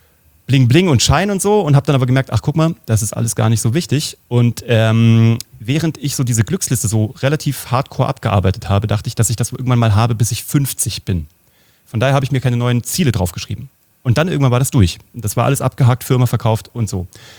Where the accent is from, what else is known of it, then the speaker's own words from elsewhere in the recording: Kassel, Hesse, Germany; ich komme aus Kassel